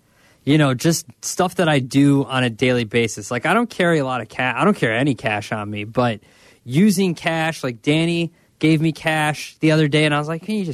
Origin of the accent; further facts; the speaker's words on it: Libertyville, Illinois, United States; I'm from Libertyville, Sylvia. I'm right down the street from Great America.